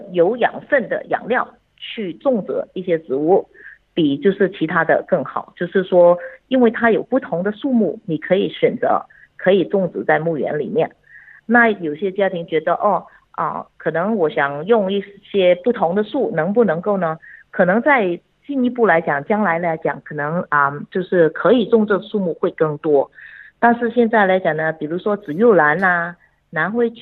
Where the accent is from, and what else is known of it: China